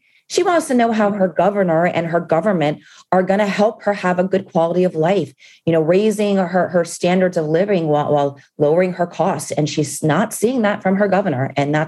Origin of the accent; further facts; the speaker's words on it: Miami, Florida, United States; And I was born and raised in Miami.